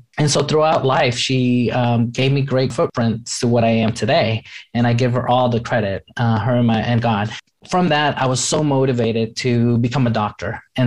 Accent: New York City, New York, United States; first generation American and my mom had me at age 15. She had to drop out of school, get her GED. And we grew up in New York City.

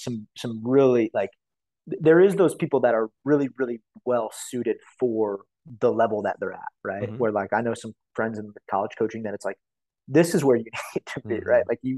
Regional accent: Illinois, United States; I grew up in Illinois, right? And when I left Illinois

